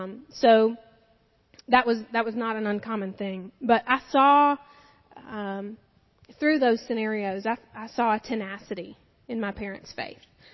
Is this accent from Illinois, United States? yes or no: no; Knoxville, Tennessee, United States; I was born here in Knoxville. I grew up in the Oakwood-Lincoln Park area. I graduated from Fulton.